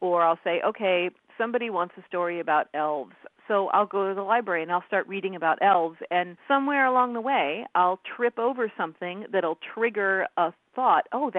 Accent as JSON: {"language": "English", "town": "St. Louis", "region": "Missouri", "country": "United States", "tie": "born or raised there", "said": "I grew up in St. Louis, which is where I live now. My family moved here pretty much when I was a baby"}